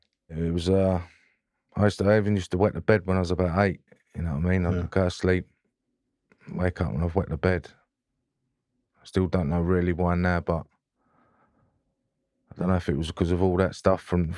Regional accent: Romford, London, United Kingdom; So I'm from East London, Romford. My mum was from Acne, and my dad was from South London, Mitcham.

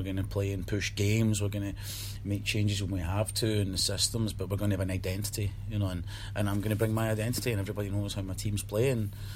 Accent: Bellshill, Scotland, United Kingdom; born there; also born or lived in Glasgow; I was born in Bells Hill, and I lived in Glasgow and for a while, and my family's all from Glasgow

